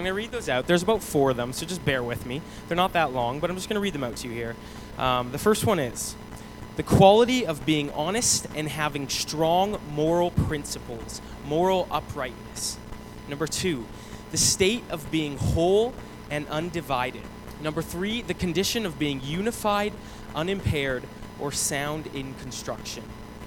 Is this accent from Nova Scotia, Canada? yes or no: yes; Nova Scotia, Canada; born there; So I was born on May 7th, 1990, in Nova Scotia.